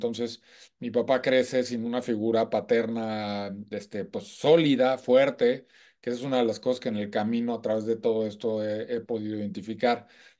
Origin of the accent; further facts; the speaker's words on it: Celaya, Guanajuato, Mexico; born there; Nací en Celaya, Guanajuato, hace ya varios años, como les dije, en una familia tradicional de provincia, o sea, una familia muy tradicional